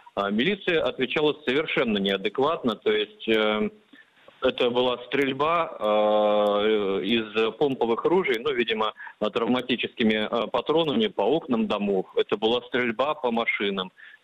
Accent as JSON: {"language": "Russian", "country": "Russia", "said": "не афишируя, что мы из России."}